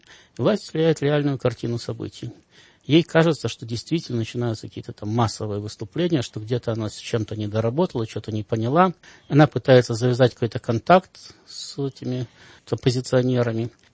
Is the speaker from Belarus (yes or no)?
yes; Belarus; Ну, это мы не белорусы, да, мы литвины. То есть мы там не один народ